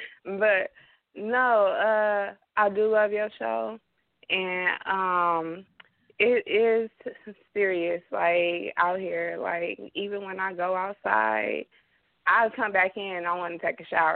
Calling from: California, United States; Yeah. I'm calling from Cali.

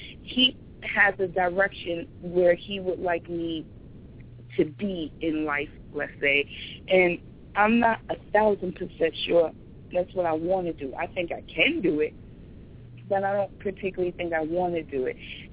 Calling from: Stamford, Connecticut, United States; calling from Stamford, Connecticut.

